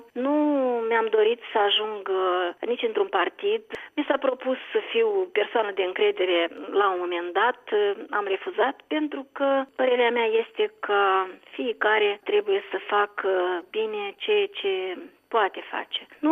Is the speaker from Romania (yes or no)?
no; Rezina District, Moldova; așa este păstrată tradiția în satul de unde sunt eu, din Ghidulin Traionu Rezina